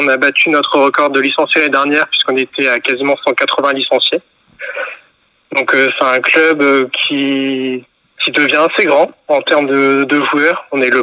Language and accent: French; Brittany, France; now in Vernon, France; Donc je suis arrivé de Bretagne après mes études à Vernon